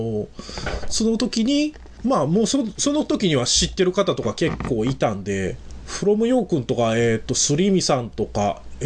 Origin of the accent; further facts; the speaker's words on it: Wakayama, Japan; also born or lived in Osaka; 僕自身はその1年半ぐらい前にちょっと大阪から離れたんですけど、はい、離れて、まあ、地元の和歌山の南の方に戻っちゃったんですけれども、